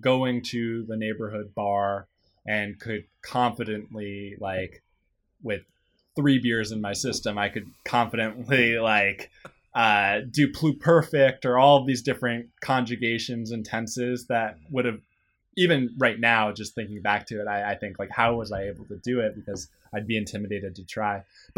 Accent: United States; I've had to show my U.S. passport or ID to prove that I'm an American.

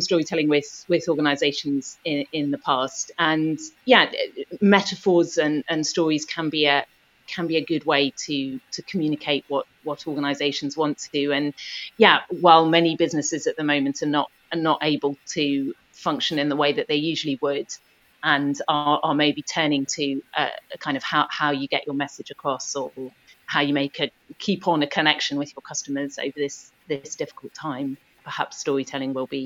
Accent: East of England, United Kingdom; when I was a teenager growing up in Norfolk

